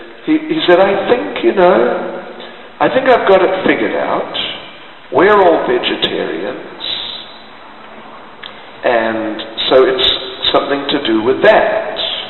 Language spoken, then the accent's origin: English; Auckland, New Zealand; So, he was a New Zealander from Auckland, where I'm from, and we met each other, and he found out I was from New Zealand